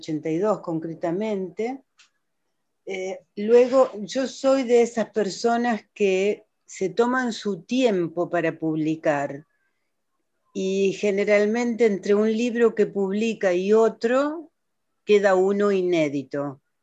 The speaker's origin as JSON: {"language": "Spanish", "town": "Villa Mercedes", "region": "San Luis", "country": "Argentina", "tie": "born there", "said": "yo nací, no nací en Buenos Aires, nací en una provincia que se llama San Luis, en Villa Mercedes, que es una provincia serrana, de sierras, de montañas."}